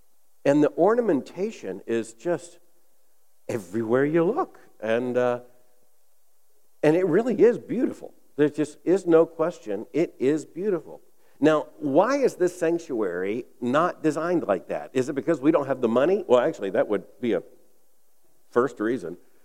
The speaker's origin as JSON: {"language": "English", "region": "the South", "country": "United States", "tie": "born or raised there", "said": "As I heard growing up in the South, naked."}